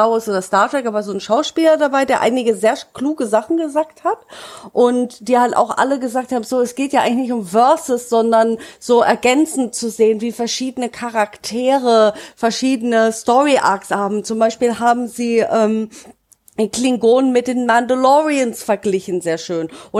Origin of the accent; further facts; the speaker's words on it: Freiburg, Baden-Württemberg, Germany; hatten wir in meiner Heimatstadt Freiburg